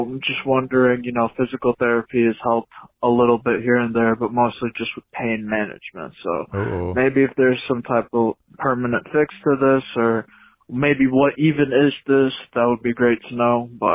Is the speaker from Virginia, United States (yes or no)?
no; Michigan, United States; I'm from Michigan. I'm 18 years old